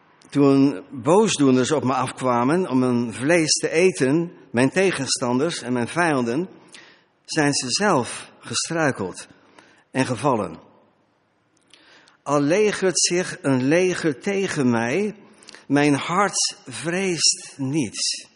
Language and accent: Dutch; Middelburg, Zeeland, Netherlands; Wij komen uit Middelburg, Nederland. Daar wonen we al heel lang.